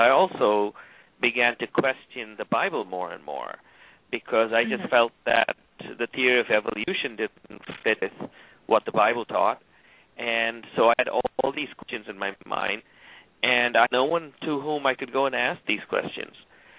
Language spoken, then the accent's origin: English; India; Well, I come from India.